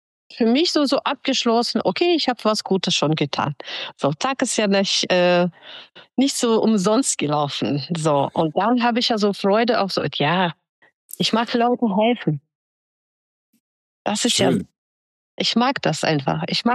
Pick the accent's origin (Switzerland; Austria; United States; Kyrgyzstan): Kyrgyzstan; now in Germany; weil ich komme aus Kirgisistan und da haben wir keine Möglichkeit gehabt, so schnell zum Arzt zu kommen